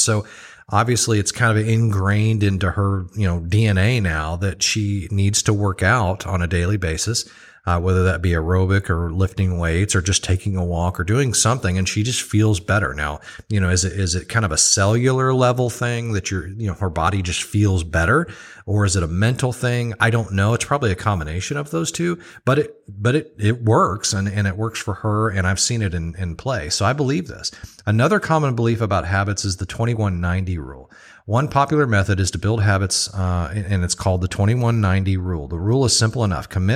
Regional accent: Oklahoma, United States; I'm in Oklahoma right now. This is my home state.

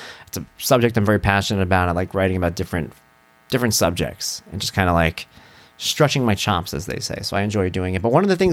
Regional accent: New York City, New York, United States; I'm from New York and I remember the stories about Giuliani telling people it's okay, you could breathe the air.

